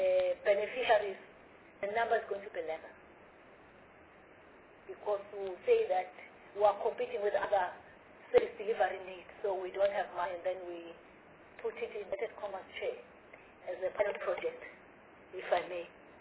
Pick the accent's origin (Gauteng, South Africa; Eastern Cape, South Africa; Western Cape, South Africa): Eastern Cape, South Africa; born there; To say where I'm coming from, or where I was born in Eastern Cape